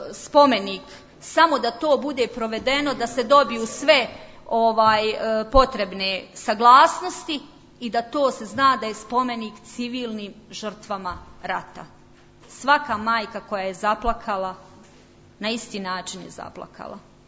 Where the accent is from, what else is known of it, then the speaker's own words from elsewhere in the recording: Vareš, Federation of Bosnia and Herzegovina, Bosnia & Herzegovina; Ja kao ponosna varaška Bošnjakinja tražim da se kao Bošnjakinja poštujem